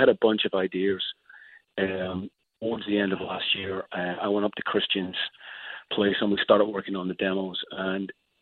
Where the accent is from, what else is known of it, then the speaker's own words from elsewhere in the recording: Northern Ireland, United Kingdom; And as a kid growing up in Northern Ireland, we were so starved at that time of bands coming over to play